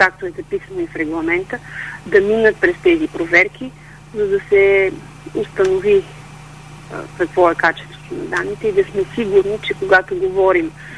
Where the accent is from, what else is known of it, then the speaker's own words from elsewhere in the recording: Stara Zagora, Stara Zagora Province, Bulgaria; аз също съм от Стара Загора, така че като Старозагорка съм горда